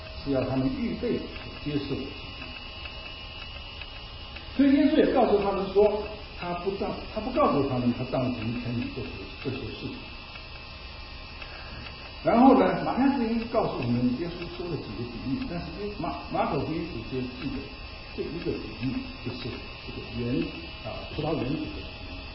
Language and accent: Chinese; China; 我们中国人也知道过年的时候，大家是很兴奋的过年